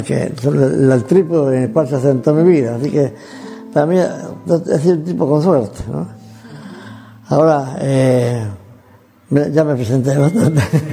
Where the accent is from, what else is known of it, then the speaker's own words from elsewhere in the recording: Hernando, Córdoba, Argentina; moved away as an adult; also born or lived in Venezuela / Cuba; Nací en Hernando el 8 de agosto de 1922. Yo tengo prácticamente tres patrias, ¿no? Argentina, donde nací, donde me formaron científica y éticamente.